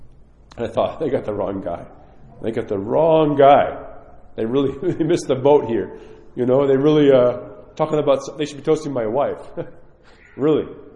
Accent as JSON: {"language": "English", "region": "New York", "country": "United States", "tie": "born or raised there", "said": "I'm just saying, I grew up in New York."}